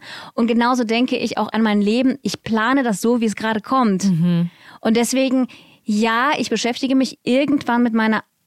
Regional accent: Russia; Ich dachte an meine Kindheit in Russland. Mhm. So, und es war so, meine Eltern und ich haben zu viert in zwei Räumen gelebt damals in Russland.

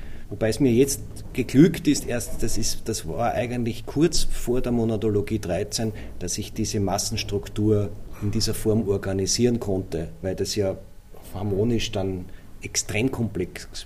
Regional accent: Linz, Upper Austria, Austria; Das war natürlich für mich als Linzer auch ein Incentiv

